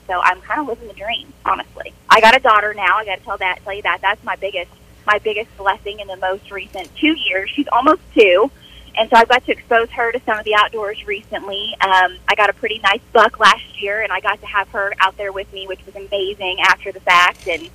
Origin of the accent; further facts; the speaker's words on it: Kiefer, Oklahoma, United States; But I am from Keeper, Oklahoma, so that's up in Creek County. And I grew up there. I graduated with 21. I actually grew up on property 160 acres out in Slick America.